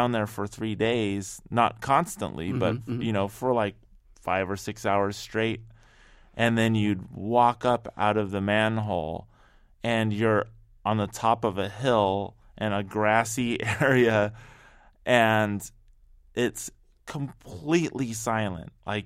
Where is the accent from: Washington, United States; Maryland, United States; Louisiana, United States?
Washington, United States; Seattle; I'm originally from Seattle, so yeah, a lot of friends had been there and kept telling me about how amazing it was to make music there.